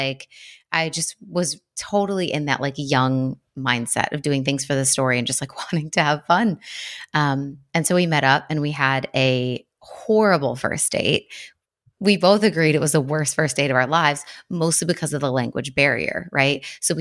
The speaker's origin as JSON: {"language": "English", "town": "Buffalo", "region": "New York", "country": "United States", "tie": "born or raised there", "also_born_or_lived": "Ohio / Spain", "lives_now": "South Florida, United States", "said": "I grew up in Buffalo, New York. I went to school in Ohio. I lived in Spain for 6 years. I now live in South Florida."}